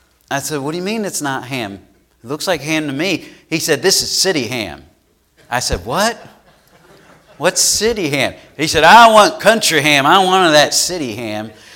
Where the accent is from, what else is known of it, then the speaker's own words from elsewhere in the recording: Pennsylvania, United States; Because growing up, where I grew up in Pennsylvania, breakfast foods were simply this: bacon, sausage, ham, and scrapple.